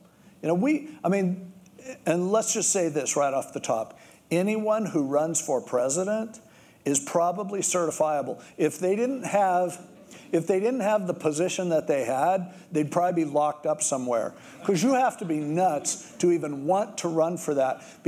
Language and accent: English; United States; as much as I have a burden for this for our nation because I'm an American